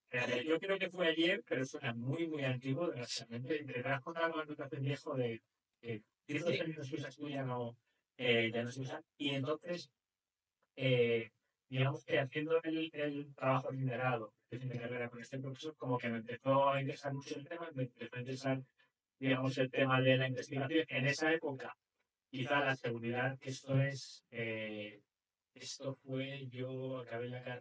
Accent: Madrid, Community of Madrid, Spain; yo soy de Madrid de toda la vida.

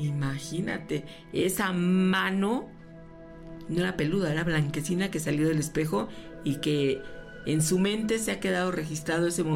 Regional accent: Tepic, Nayarit, Mexico; Soy originario de Tepic, Nayarit.

